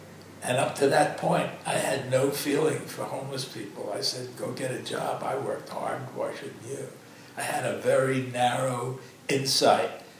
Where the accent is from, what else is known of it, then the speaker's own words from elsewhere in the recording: Bronx, New York, United States; born there; I'm 82. I was born in the Bronx when dinosaurs roamed the earth in 1933. I'm first generation. My parents were immigrants from Russia.